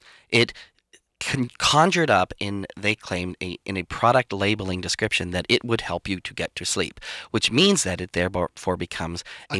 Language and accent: English; Washington, District of Columbia, United States; I come from Washington, D.C., and I've seen it in spades for so long.